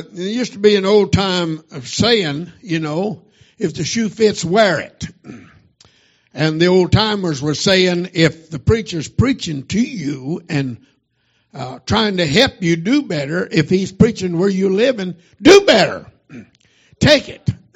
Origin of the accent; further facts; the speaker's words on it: United States; Now, I love this country. I am patriotic. Hello. I am patriotic. I am an American. I believe in this country.